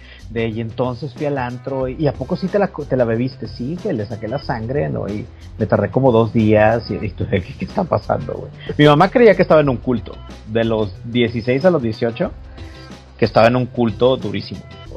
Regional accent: Monterrey, Nuevo León, Mexico; Pita es de Ciudad de México y nosotros somos de Monterrey

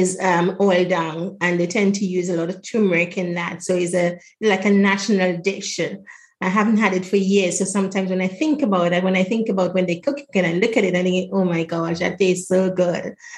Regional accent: Grenada; born there; I was born in Grenada. And Grenada is full of spices. So we are a spice island.

